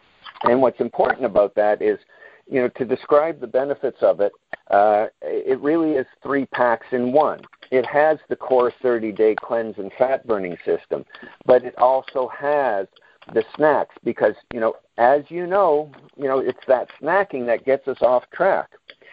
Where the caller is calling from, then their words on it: Peterborough, Ontario, Canada; I am calling in from Peterborough, Ontario